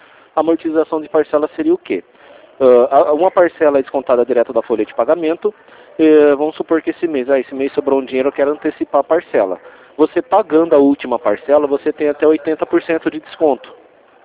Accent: Rio Claro, São Paulo, Brazil; Eu sou de Rio Claro

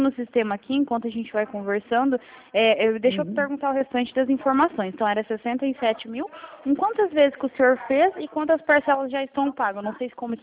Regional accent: Paraná, Brazil; Eu sou aqui do Paraná

